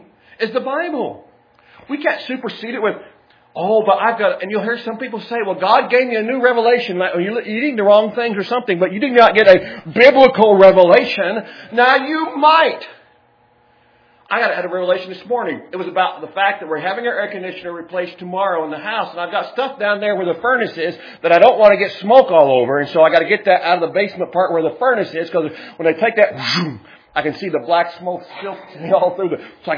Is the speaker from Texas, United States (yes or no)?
no; Magoffin County, Kentucky, United States; I can say things like that because I was raised in McGoffin County, and I really love the people of McGoffin County. We spent all my growing up years there.